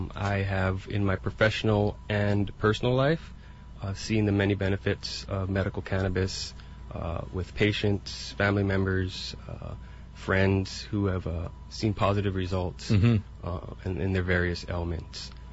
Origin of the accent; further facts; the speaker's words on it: Hawaii, United States; also born or lived in Kauai; Originally from Oahu.